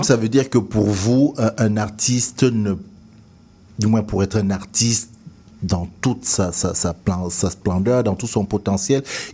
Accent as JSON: {"language": "French", "country": "Cameroon", "lives_now": "United States", "said": "c'est quand je suis sorti de mon pays d'origine, le Cameroun, que j'ai commencé à découvrir la richesse de ce pays-là."}